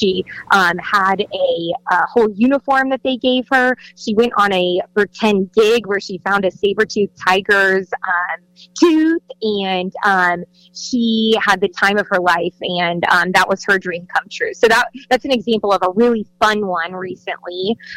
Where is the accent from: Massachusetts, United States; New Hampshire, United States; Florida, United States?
Florida, United States; St. Petersburg; So I was born and raised in St. Pete. I went to St. Pete High, left for a little bit to go to Florida State.